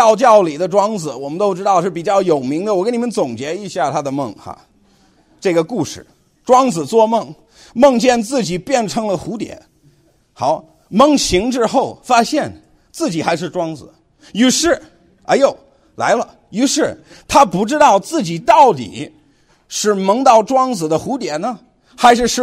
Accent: China; 而且我其实哈，我们中国人哈，我们都笑这些事情啊

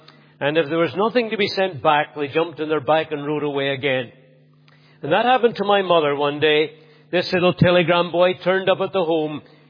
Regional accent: Scotland, United Kingdom; born there; I was born in Bonnie, Scotland.

